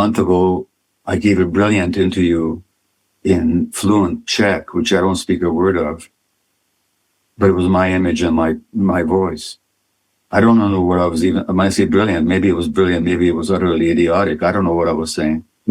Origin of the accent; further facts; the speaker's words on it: Hungary; English is a second language; also born or lived in Eastern Europe; Hungary, given the history of my own family, but also anti-Semitism that I experienced as a child growing up in Eastern Europe, I had this assaulted sense of self where you are shamed of what distinguishes you from the majority.